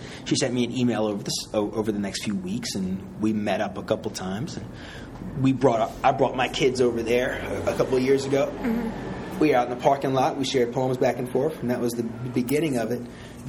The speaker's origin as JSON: {"language": "English", "town": "Philadelphia", "region": "Pennsylvania", "country": "United States", "tie": "born or raised there", "said": "born and raised in Philadelphia. I grew up in Germantown. I live in East Mount Airy."}